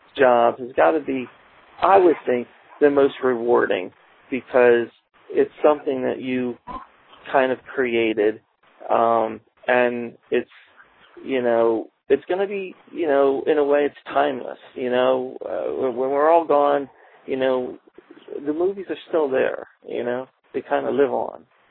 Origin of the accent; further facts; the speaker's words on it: New Jersey, United States; I'm Italian, and you know I'm from New Jersey, and I love Italian food